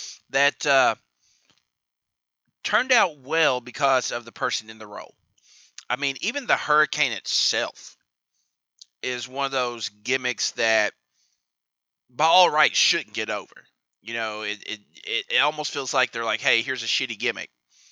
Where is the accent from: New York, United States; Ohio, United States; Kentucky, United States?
Kentucky, United States; I'm from Kentucky. I told you we can send you an ark.